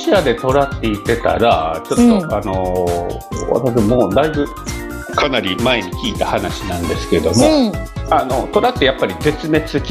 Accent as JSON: {"language": "Japanese", "region": "Osaka", "country": "Japan", "said": "あの私大阪人ですね"}